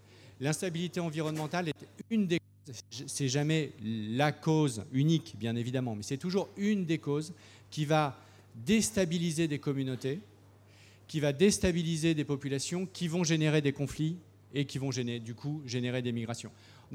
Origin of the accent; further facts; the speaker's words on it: Arras, Hauts-de-France, France; Moi, je suis d'Arras.